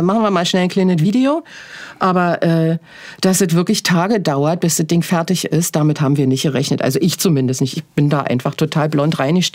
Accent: Berlin, Germany; now in Tübingen, Germany; Berlin ist ja so ein bisschen meine Heimatstadt. Da bin ich geboren. Und ich lebe jetzt im Osten, genau. Ich lebe jetzt seit 15 Jahren hier in Tübingen

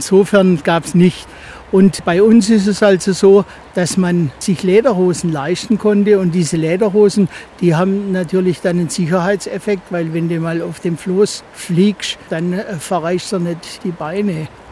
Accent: Pforzheim, Baden-Württemberg, Germany; now in Altensteig, Germany; Aber in meiner Kindheit bin ich aufgewachsen in Pforzheim und das ist eine große Flößerstadt.

